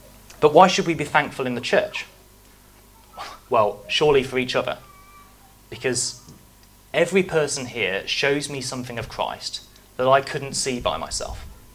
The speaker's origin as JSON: {"language": "English", "country": "United Kingdom", "said": "because we're very polite, we're very non-confrontational, we're very British, aren't we?"}